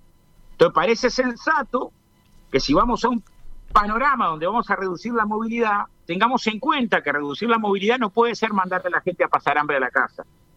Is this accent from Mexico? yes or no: no; Uruguay; Nosotros, antes de ser militantes frente a artistas, somos uruguayos.